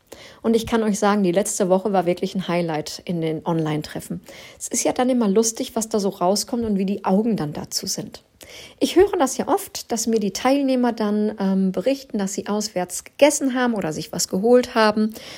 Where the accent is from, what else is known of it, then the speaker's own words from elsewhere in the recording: North Rhine-Westphalia, Germany; now in Northern Germany; wie sagt man bei uns im Pott, sagt man Pommesbude. Hier sagt man Imbiss im Norden.